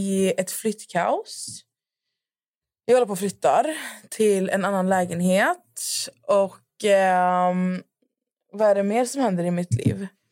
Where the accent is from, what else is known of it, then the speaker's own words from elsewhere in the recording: Skövde, Västra Götaland County, Sweden; Så jag var hemma i Skövde